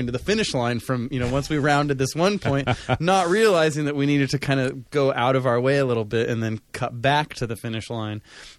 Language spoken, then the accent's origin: English; Los Angeles, California, United States; I grew up in the Los Angeles area, and one year for summer camp, we went to, Catalina Island